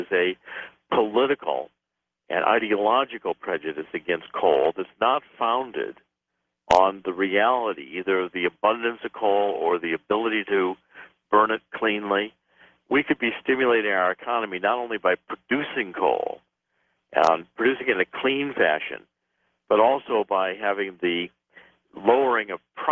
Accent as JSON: {"language": "English", "region": "Ohio", "country": "United States", "tie": "born or raised there", "said": "Well, first of all, I grew up in Ohio, so I understand what you're talking about."}